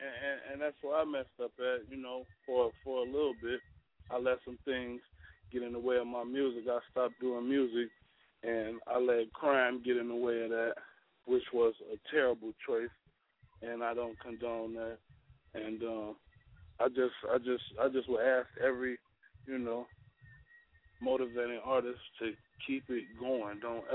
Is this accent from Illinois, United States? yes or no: yes; Kankakee, Illinois, United States; I'm originally from Kankakee, Illinois. It's like the country part of Chicago. The outskirts of Chicago, Illinois, you know what I mean? Dirt roads and ditches, man. It's a real small town. Hopkins Park, you know what I mean?